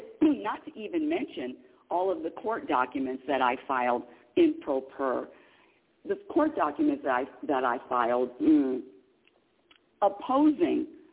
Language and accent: English; California, United States; And, you know, I'm from California.